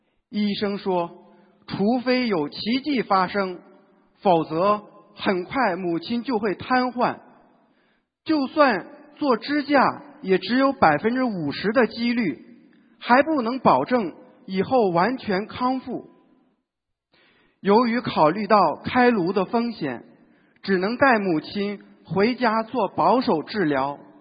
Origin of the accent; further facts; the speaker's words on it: Beijing, China; 我是2012年3月份妻子度我学习的心灵法门